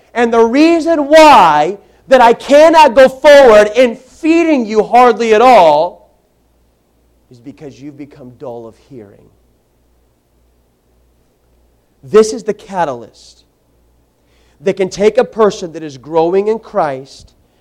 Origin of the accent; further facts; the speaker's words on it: Arizona, United States; I'm from Arizona. I love Arizona. Can I tell you several reasons why I loved Arizona? I live there now.